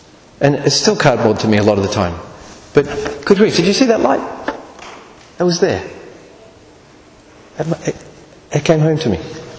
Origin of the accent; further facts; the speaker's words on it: Australia; Now, I'm an Australian